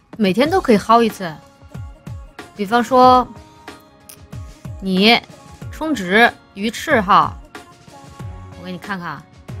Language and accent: Chinese; Foshan, Guangdong, China; 我是广东人吗？是呀。